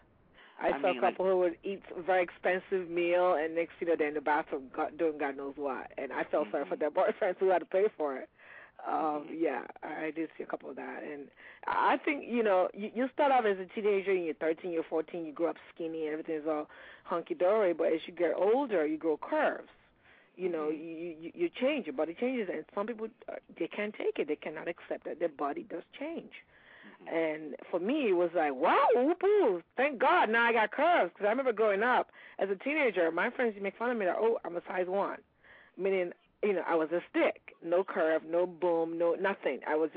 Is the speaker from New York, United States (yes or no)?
yes; New York City, New York, United States; I was born in Brooklyn, but I'm actually from Nigeria. I'm off Nigerian parent, yes.